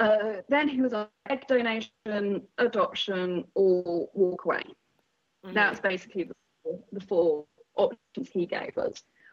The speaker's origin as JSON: {"language": "English", "region": "England", "country": "United Kingdom", "said": "If you have worked out now, I'm English, so I'll be using English terminology."}